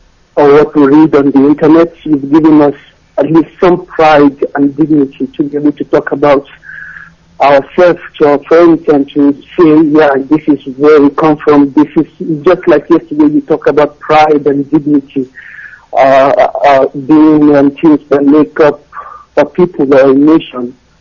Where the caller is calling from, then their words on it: Italy; I'm calling from Italy.